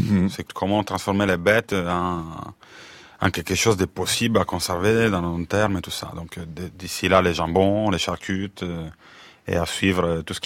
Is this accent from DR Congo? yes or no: no; Macomer, Sardinia, Italy; French is a second language; Moi, je suis né à l'hôpital à Sassari, mais j'ai grandi à Macomer, qui est un petit village où tout le monde fait le militaire.